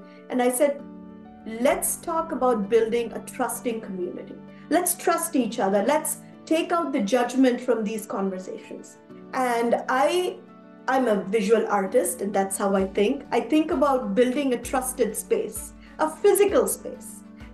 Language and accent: English; India; moved away as an adult; now in United States; I am an immigrant, and when I came from India in 98, I knew one person and that was the person I was married to in the United States.